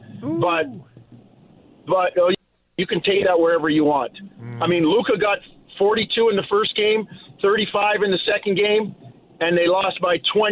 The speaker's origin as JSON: {"language": "English", "town": "Queens", "region": "New York", "country": "United States", "tie": "born or raised there", "said": "I love all the takes on every sport, especially as a kid growing up in Queens."}